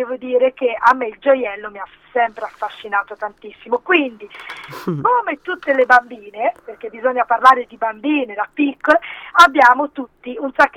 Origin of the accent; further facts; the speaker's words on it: India; Italian is a second language; now in Italy; io sono indiana, quindi io parto già l'essere in un paese come l'Italia già un soggetto abbastanza unico